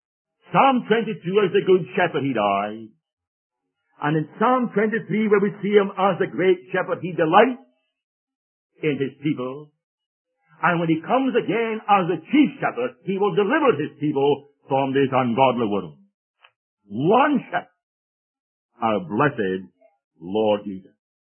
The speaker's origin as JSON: {"language": "English", "region": "Scotland", "country": "United Kingdom", "accent": "Scottish", "said": "But I'm sure they're just amused with my Scottish accent."}